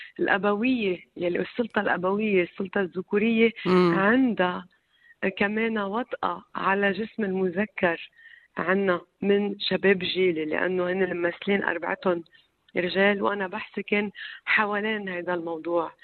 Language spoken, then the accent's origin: Arabic; Lebanon; يعني مثل ما بتعرفي بعد تراكم الأزمات عندنا بلبنان